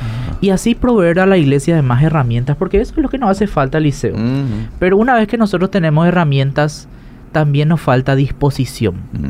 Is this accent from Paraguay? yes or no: yes; Paraguay; nosotros tenemos una ventaja muy grande como paraguayos que somos bilingües.